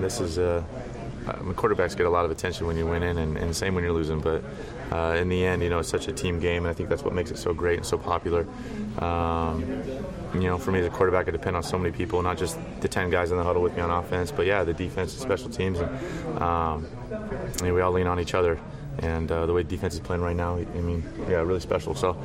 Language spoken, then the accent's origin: English; San Diego, California, United States; You know, I grew up in San Diego, so very familiar with the AFC West